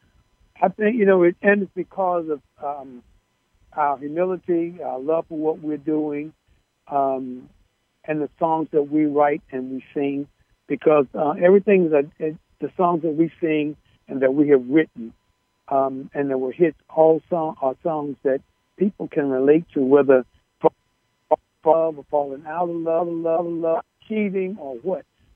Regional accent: Henderson, North Carolina, United States; I'm from Henderson, North Carolina.

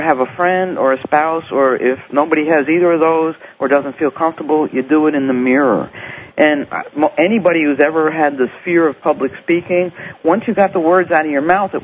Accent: New York, United States; I'm from New York, in case you couldn't tell that already.

